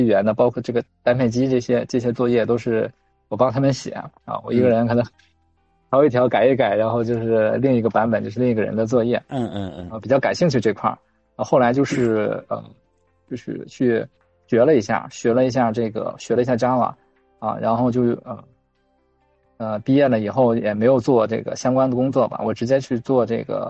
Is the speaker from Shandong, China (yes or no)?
yes; Yantai, Shandong, China; 然后我是在一个，烟台市，因为是海边城市嘛，我是在海边的一个县城长大的，